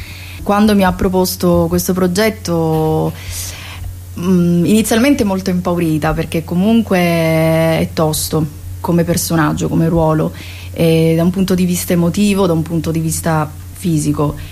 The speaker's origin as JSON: {"language": "Italian", "town": "Augusta", "region": "Sicily", "country": "Italy", "said": "Sono di Augusta, provincia Siracusa."}